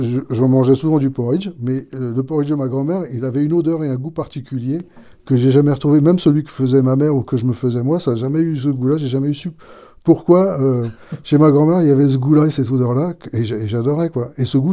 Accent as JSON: {"language": "French", "town": "Paris", "region": "Île-de-France", "country": "France", "tie": "born or raised there", "said": "j'ai grandi dans le 5e arrondissement. L'essentiellement de mes souvenirs d'enfance, c'était dans ce quartier-là, jusqu'à l'âge de 10 ans. Et après, c'était Place Cambronne, dans le 15e arrondissement."}